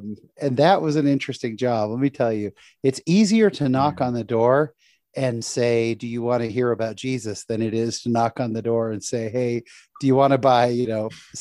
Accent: San Jose, California, United States; I was raised in San Jose, California. My wife is also from the Bay Area.

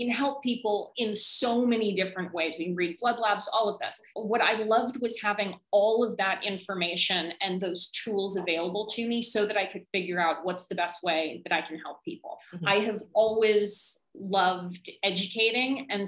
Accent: Hong Kong; moved away as an adult; I grew up in Hong Kong. I left to go to undergrad and, you know, started my career and everything.

